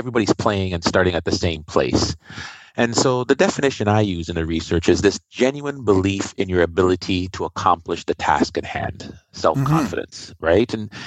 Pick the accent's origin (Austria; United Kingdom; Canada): Canada; And I'm Canadian, so I'm going to pick